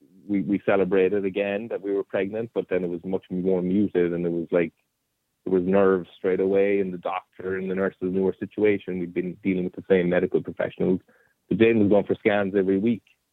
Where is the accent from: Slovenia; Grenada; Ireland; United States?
Ireland; I wanted to know about my life … you know, growing up in Ireland.